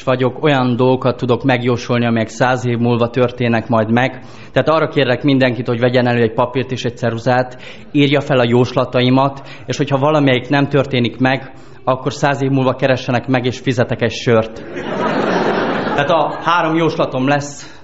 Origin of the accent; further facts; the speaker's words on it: Transylvania, Romania; amikor kiderül, hogy honnan vagyok, mert főleg a budapesti ismerőseimmel, hogy honnan vagy, Erdély.